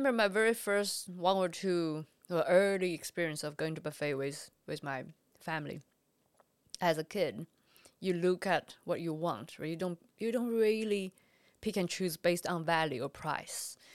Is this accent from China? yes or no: yes; China; We growing up in China, we had this brand as well.